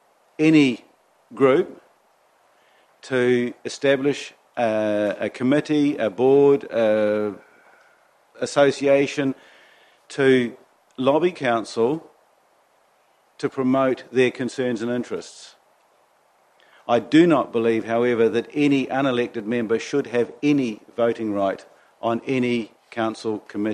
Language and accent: English; Western Heights, Bay of Plenty, New Zealand; I grew up in Western Heights. I went to Western Heights Primary School, Kaitau Intermediate School, Western Heights High School.